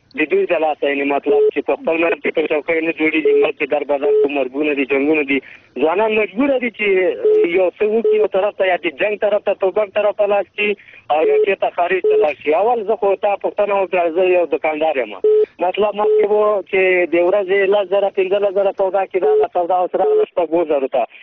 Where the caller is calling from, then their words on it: Paktia, Afghanistan; پکتیا ولایت